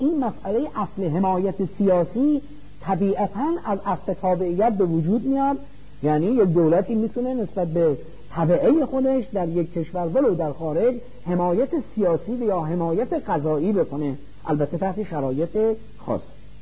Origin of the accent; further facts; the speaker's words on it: Iran; مثل ما که ایرانی هستیم